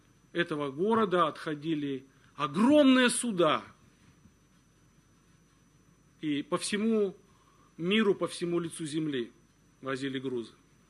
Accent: Arkhangelsk, Arkhangelsk Oblast, Russia; born there; я сам родился в Архангельске, это северные ворота, говорят, нашей страны, да, город 600 тысяч

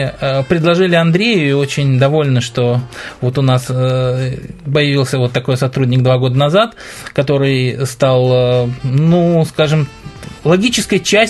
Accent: Ukraine; now in Moscow, Russia; мы находимся в Москве, а оба наших... Ну, мы оба фактически с Украины.

